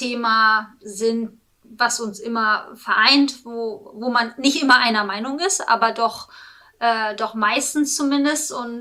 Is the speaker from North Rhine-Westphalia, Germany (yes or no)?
no; Hamburg, Germany; born there; ich bin ja in Hamburg geboren